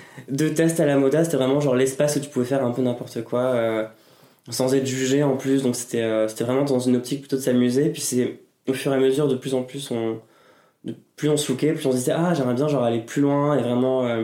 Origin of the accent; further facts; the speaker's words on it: Normandy, France; also born or lived in Texas; now in Paris, France; Là, ça fait 6 ans que je suis à Paris. Je viens de Normandie. J'ai passé un an au Texas pour passer mon bac là-bas.